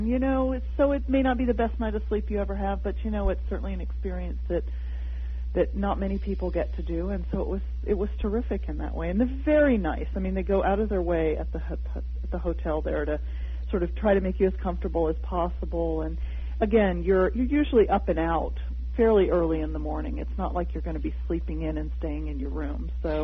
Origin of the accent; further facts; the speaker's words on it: Atlanta, Georgia, United States; I ran into people from Atlanta, Georgia, which seemed bizarre to me, my hometown.